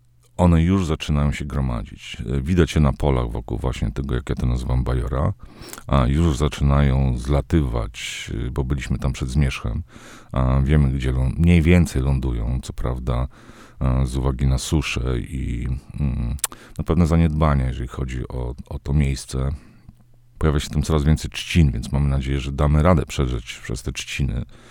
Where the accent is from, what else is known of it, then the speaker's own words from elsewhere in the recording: Podlaskie Voivodeship, Poland; born there; Ja się urodziłem na Podlasiu. Nie mieszkałem tam zbyt długo, ale potem wracałem tam milion razy